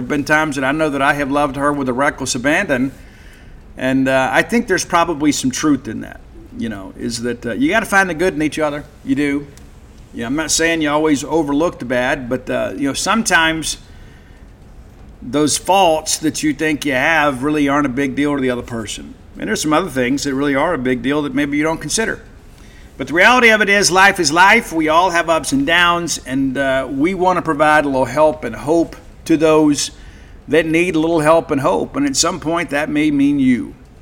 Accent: Mississippi, United States; I always get mine with ranch dressing because I'm from South Mississippi. It's kind of in the Highway 98, Ten Commandments.

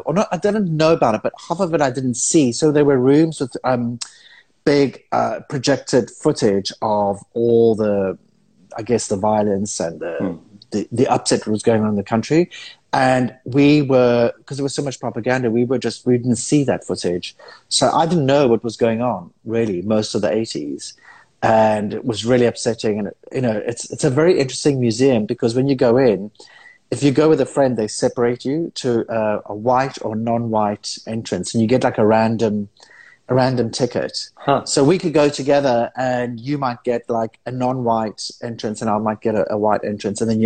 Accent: South Africa; born in South Africa, but I didn't understand why my parents would want to immigrate from Madeira Island, which is this beautiful island, to South Africa

